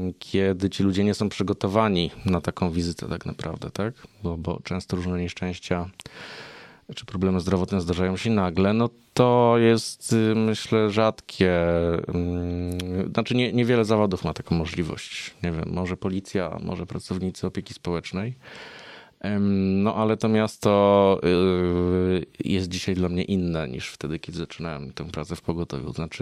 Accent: Kielce, Świętokrzyskie Voivodeship, Poland; jestem z Kielc

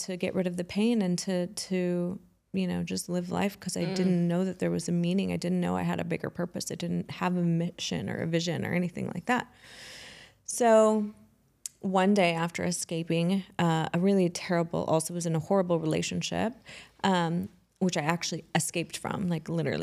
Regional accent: Nairobi, Kenya; born there; So I was born in Nairobi. I'm Kenyan. And people are like, but you're not African. Like, you don't look black. I'm like, yeah, but I'm Kenyan. Like, my mom's from Zanzibar. My dad's from Mombasa.

